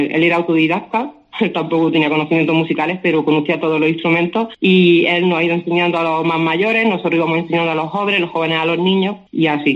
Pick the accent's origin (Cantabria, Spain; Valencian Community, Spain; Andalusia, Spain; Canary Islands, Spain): Andalusia, Spain; Granada; Pues somos de distintos lugares, de Granada, de distintos pueblos, de distintas parroquias.